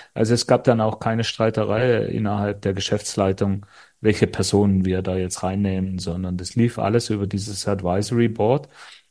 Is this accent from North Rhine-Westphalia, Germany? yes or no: no; Baden-Württemberg, Germany; Wir sind ja aus Schwaben.